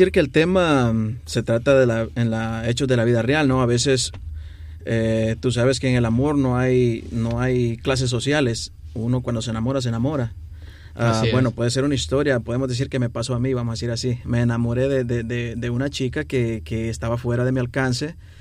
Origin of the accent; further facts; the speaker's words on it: Olancho, Honduras; Bueno, Olancho es, se podría decir, allá le decimos departamento, podemos decir estado de acá. Es el estado más grande de Honduras.